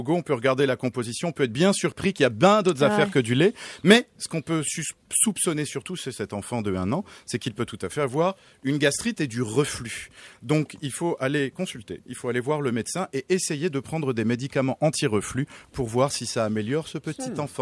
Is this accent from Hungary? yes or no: no; France; bon je suis français donc évidemment je suis en grève